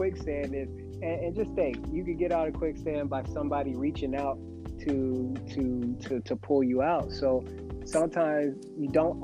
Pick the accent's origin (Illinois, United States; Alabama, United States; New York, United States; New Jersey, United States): New Jersey, United States; I had friends abroad, I'm from New Jersey, so I have friends in New Jersey.